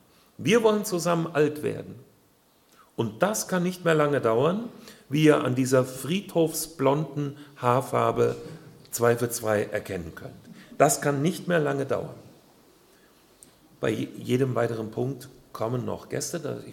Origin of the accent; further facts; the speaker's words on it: Hesse, Germany; Ich komme aus der Nähe von Kassel.